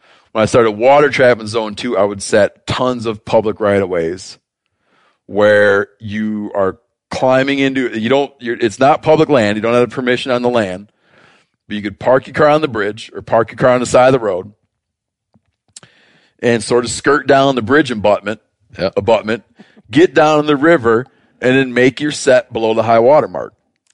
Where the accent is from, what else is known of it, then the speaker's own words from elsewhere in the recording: Michigan, United States; So I grew up trapping in Michigan.